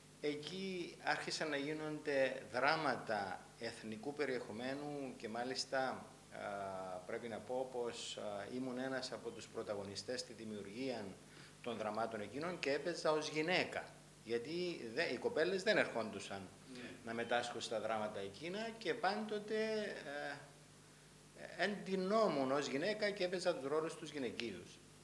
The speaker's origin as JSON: {"language": "Greek", "town": "Asha", "region": "Famagusta District", "country": "Cyprus", "tie": "born or raised there", "said": "Και έτσι εμεγάλωσα στην Άσια, μέσα σε αυτόν το περιβάλλον της Εκκλησίας, των Εθνικοφρόνων Σωματείων και ό,τι είχε σχέση με την Ελλάδα."}